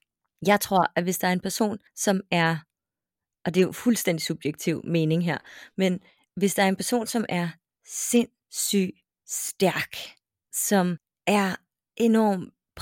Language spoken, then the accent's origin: Danish; Copenhagen, Capital Region of Denmark, Denmark; og så flyttede vi ud på Amager, og jeg havde det hårdt i skole